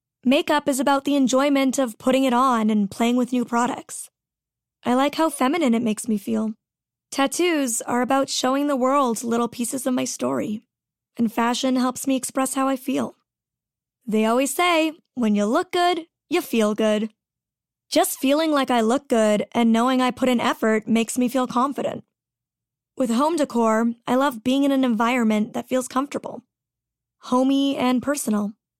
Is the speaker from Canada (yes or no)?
yes; Canada; I'm Canadian. We say project.